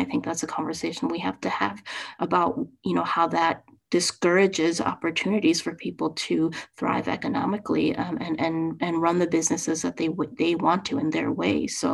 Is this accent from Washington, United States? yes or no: no; Madison, Wisconsin, United States; For me, growing up in Madison, I had very few Asian friends. I had very few Asian American friends.